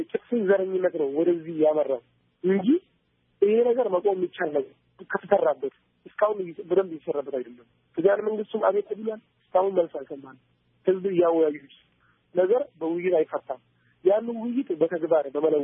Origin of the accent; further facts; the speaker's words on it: Dire Dawa, Ethiopia; ድሬዳዋ ሲባል የፍቅር ሀገር ነች። የፍቅር ተምሳሌት ነው ድሬዳዋ። እኛም በዛው ነው ያደግነው። ይህ ሙስሊም ይህ ክርስቲያን ሳይባል ነው አንድ ልብስ እየለበስን አብረን እየተጫወትን አብረን ያደግነው።